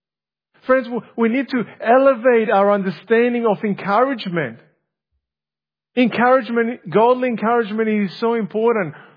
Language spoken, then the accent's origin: English; Greece; English is a second language; now in Australia; when I was growing up in Greece, back in the day, many years ago, many decades ago, seeing a stray dog in Greece meant something else.